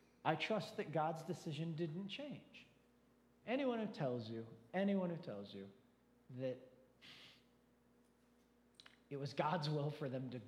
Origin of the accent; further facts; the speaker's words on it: Mentor, Ohio, United States; from my hometown of Mentor, Ohio.